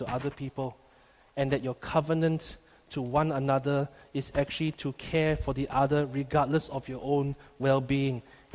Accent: Malaysia; because in Boys Brigade Malaysia, we have a uniform part that distinguishes us of being a Malaysian.

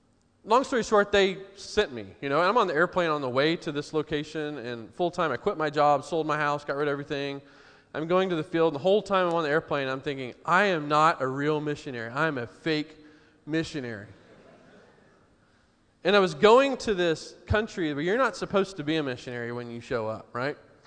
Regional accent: Houston, Texas, United States; and I'm from Houston. There's no winter

